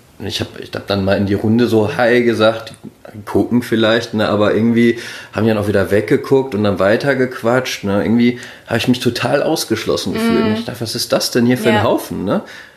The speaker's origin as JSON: {"language": "German", "town": "Dortmund", "region": "North Rhine-Westphalia", "country": "Germany", "said": "Ich komme ursprünglich aus Dortmund, also ich bin nicht neu in Dortmund."}